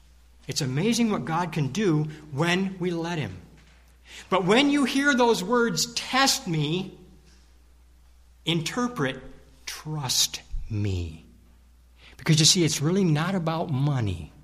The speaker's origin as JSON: {"language": "English", "region": "New York", "country": "United States", "moved": "as an adult", "lives_now": "Oswego, United States", "said": "When I came from the Southern Tier 25 years ago, I had a house that I had bought in the 70s."}